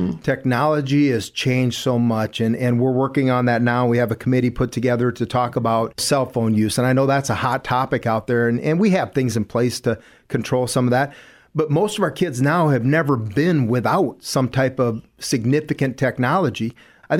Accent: Chester, South Dakota, United States; I grew up in Chester, the booming metropolis of Chester, South Dakota. So if you know where that's at, and I love and appreciate my small town experience there

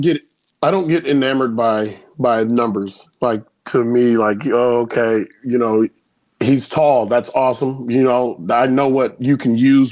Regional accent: California, United States; because, you know, I'm from California, the show me state, you know, until you show me something, you've done nothing.

